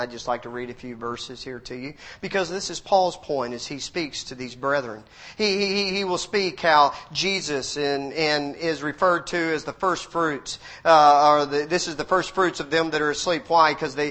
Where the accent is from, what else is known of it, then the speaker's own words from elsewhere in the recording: Texas, United States; I grew up in Texas.